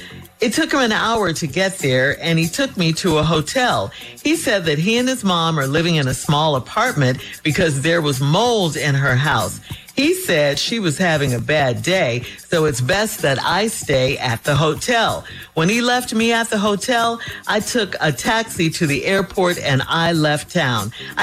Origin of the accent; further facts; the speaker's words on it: Chicago, Illinois, United States; I will be in Chicago. That is my hometown.